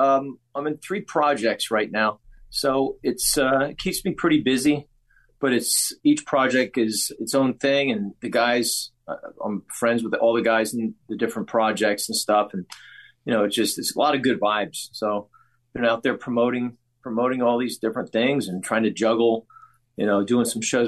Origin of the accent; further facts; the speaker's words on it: Pennsylvania, United States; Like Eastern Pennsylvania, like right on the border of Jersey. So it's like the Poconos and the Slate Belt and stuff